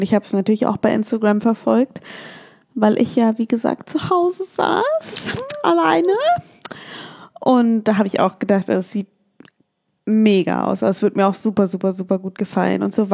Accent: Northern Germany, Germany; wir kommen aus dem Norden

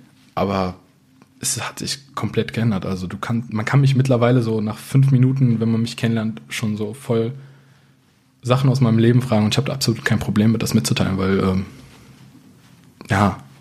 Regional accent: Düsseldorf, North Rhine-Westphalia, Germany; Ich bin jetzt momentan 21 Jahre alt, ein paar Monate bin ich dort noch. Ich komme aus Düsseldorf, bin hier aufgewachsen, groß geworden, geboren, alles, was man sich vorstellen kann.

